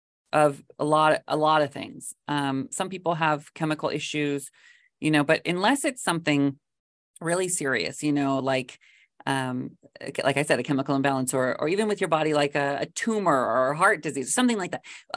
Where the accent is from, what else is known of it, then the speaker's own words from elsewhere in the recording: Washington, United States; Because I grew up in Washington State. And so every year for college, I'd go back for home, to Washington to stay with my parents